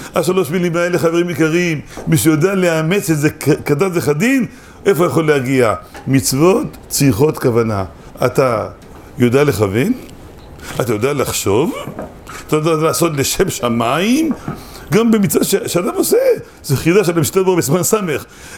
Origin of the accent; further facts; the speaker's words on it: Holon, Tel Aviv District, Israel; אני אומר בחולון, אני מחולון